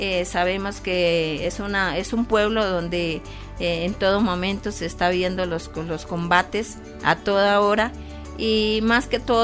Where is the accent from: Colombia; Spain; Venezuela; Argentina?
Colombia; Corinto, Cauca; Yo soy del municipio de Corinto, Cauca, originaria de las veredas Media Naranja, La Laguna. Mi origen legítimo es el Tacuilló y Toribío, porque de allá eran originarios mis padres.